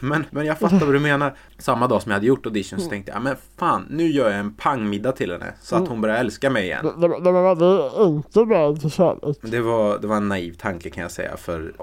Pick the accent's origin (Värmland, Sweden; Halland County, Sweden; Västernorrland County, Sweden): Värmland, Sweden; när jag var hemma i Värmland för en månad sen